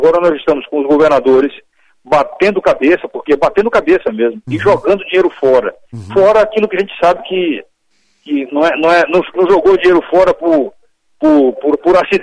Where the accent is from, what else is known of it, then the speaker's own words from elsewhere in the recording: Ceará, Brazil; born there; Eu sou nascido no Ceará, mas tenho famílias, raízes muito profundas aqui dos meus avós maternos.